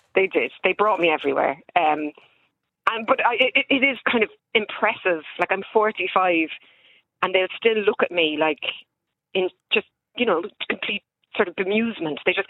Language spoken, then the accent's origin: English; Ireland; Being Irish, it's much easier if you're interested in sport.